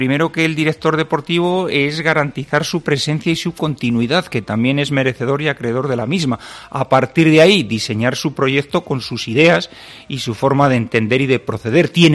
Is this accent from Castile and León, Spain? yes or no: yes; Castile and León, Spain; yo, como castellano